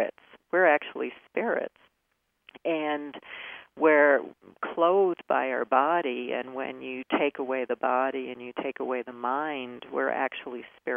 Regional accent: Brooklyn, New York, United States; I grew up in Brooklyn, New York, and, you know, I grew up in a very traditional family

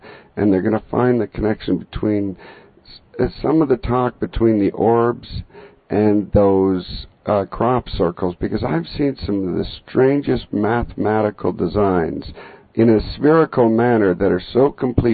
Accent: Canada; I am Canadian.

